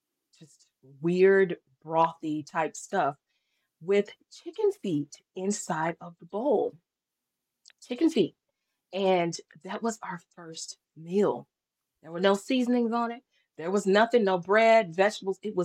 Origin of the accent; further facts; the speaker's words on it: North Carolina, United States; And so I'm from North Carolina, and she ended up getting a job with the state in another city, which was like, that was huge.